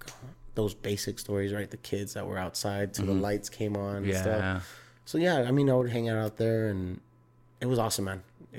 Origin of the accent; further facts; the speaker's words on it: Atlanta, Georgia, United States; I'm originally from Atlanta.